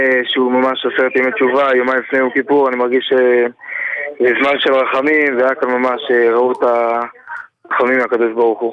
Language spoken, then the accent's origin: Hebrew; Jerusalem, Jerusalem District, Israel; אני ירושלמי, כן.